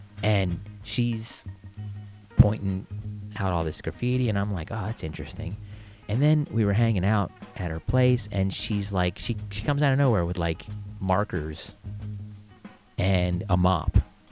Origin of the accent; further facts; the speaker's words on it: Albuquerque, New Mexico, United States; I'm from Albuquerque. Gray's awesome.